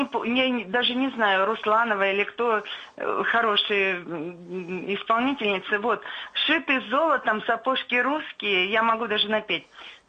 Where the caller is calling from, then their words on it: Krasnodar, Krasnodar Krai, Russia; из Краснодара.